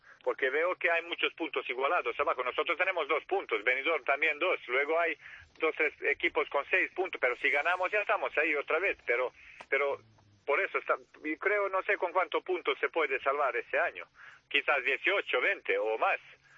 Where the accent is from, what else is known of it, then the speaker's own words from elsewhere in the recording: Montenegro; Sí, señor. Yo soy de Montenegro, sí, señor.